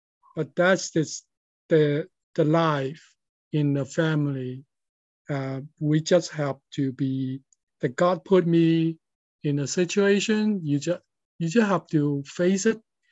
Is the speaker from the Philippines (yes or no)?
no; Hong Kong; English is a second language; moved away as an adult; now in United States; I come from Hong Kong as to study in the U.S. and end up immigrant to U.S.